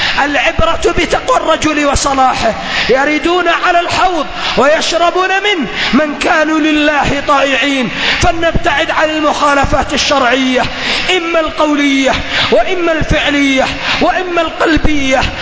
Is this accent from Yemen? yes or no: yes; Yemen; فينبغي لنا معاشر اليمنيين أن نجعل هذا الحديث نصب أعيننا